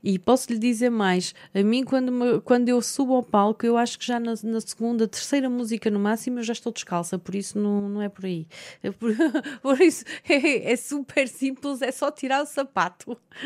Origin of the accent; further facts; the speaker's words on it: Porto, Portugal; o que não será difícil porque somos do Porto